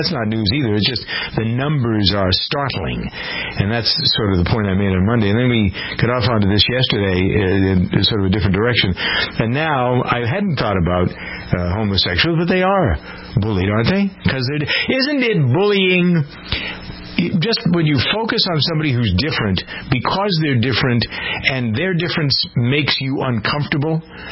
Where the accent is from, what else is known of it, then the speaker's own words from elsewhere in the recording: New England, United States; accent: New England; If I could get rid of my New England accent